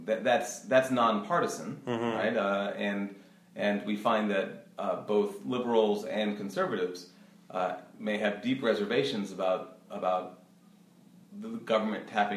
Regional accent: Pennsylvania, United States; This was near Philadelphia.

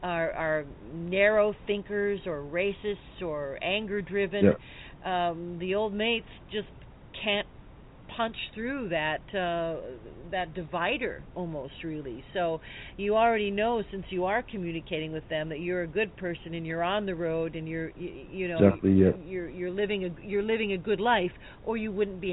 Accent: United States; I'm from the States, so we're always afraid that like martial law is going to be declared

